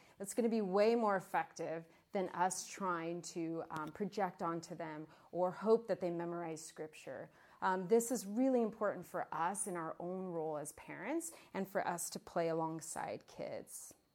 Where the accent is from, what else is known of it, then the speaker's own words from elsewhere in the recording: Tucson, Arizona, United States; last year I was in Tucson, Arizona, and I got to go visit my hometown, and I ended up going to my elementary school with my kids